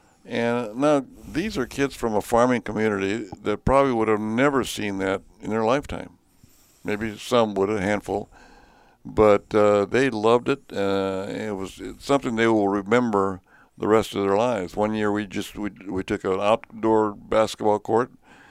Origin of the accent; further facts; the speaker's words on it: Sanger, California, United States; in my hometown of Sagar, California, which is in the Central Valley outside of Fresno.